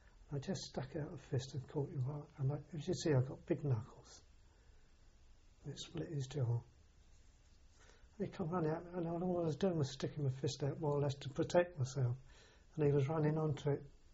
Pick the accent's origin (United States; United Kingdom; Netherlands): United Kingdom; England; being an Englishman among the Scots there